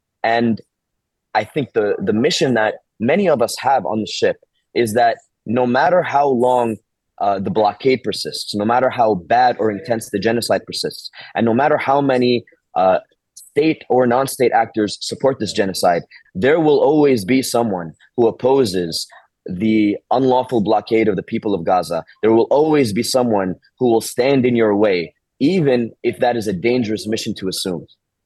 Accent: United States; and I am American, so those stories have been very loud in circles that I'm a part

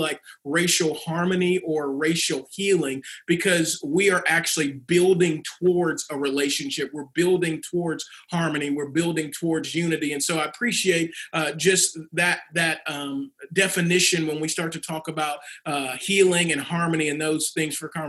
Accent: Shreveport, Louisiana, United States; also born or lived in West Covina, California; I was born in West Covina, California, and I grew up in Shreveport, Louisiana.

